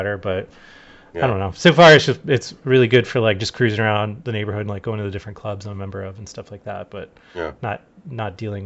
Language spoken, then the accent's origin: English; Midwest, United States; Yeah, I grew up in the Midwest, you know